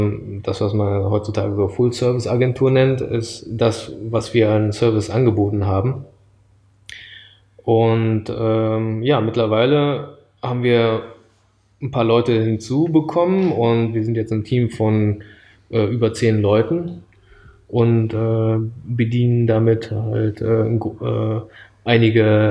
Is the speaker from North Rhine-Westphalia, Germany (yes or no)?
yes; Düsseldorf, North Rhine-Westphalia, Germany; also born or lived in Japan; geboren wurde ich in Japan, das ist schon lange her. Ich sage jetzt auch nicht, wie alt ich bin. Und aufgewachsen bin ich in Nordrhein-Westfalen, in Düsseldorf, da wo auch viele Japaner leben. Bin dort zur japanischen Schule gegangen und zur deutschen Schule